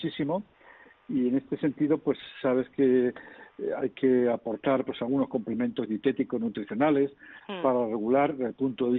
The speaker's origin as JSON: {"language": "Spanish", "region": "La Rioja", "country": "Spain", "said": "Y sabes que yo soy también de La Rioja"}